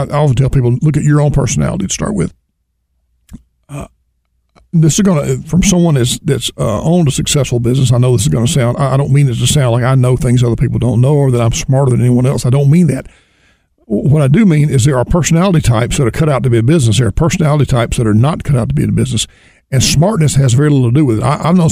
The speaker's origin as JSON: {"language": "English", "town": "Birmingham", "region": "Alabama", "country": "United States", "tie": "born or raised there", "said": "I grew up in Birmingham, Alabama, and there were a number of immigrants that moved to Alabama before and right after World War II."}